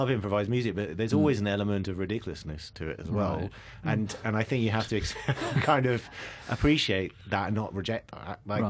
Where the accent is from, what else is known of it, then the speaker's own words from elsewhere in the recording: England, United Kingdom; Englishness, English humour, which this gets, perhaps we pass on it into in a certain sense because we are English.